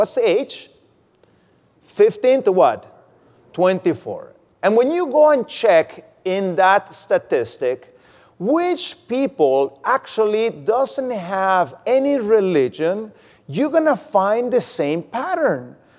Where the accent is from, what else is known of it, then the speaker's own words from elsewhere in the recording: Mexico; moved away; also born or lived in Norway; I used to live in Norway. And you know, I grew up in Mexico, and when I moved to Norway, I realized Norway was a very different country.